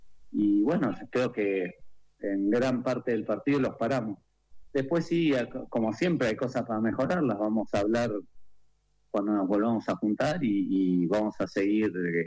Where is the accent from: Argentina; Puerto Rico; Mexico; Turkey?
Argentina; por como somos los argentinos, te inspiran y es un orgullo enorme.